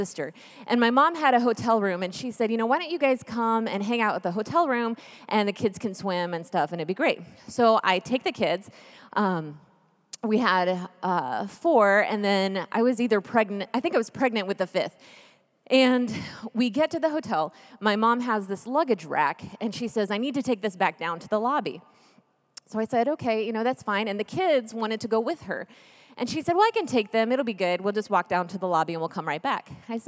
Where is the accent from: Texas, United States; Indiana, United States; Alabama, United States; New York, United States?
Texas, United States; born there; also born or lived in Memphis; now in Kansas, United States; But I was born in Texas, though.